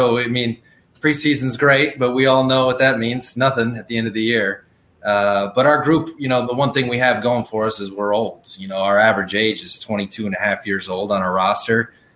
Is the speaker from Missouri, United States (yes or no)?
no; Wisconsin, United States; growing up in Wisconsin, wanting to be a part of Wisconsin.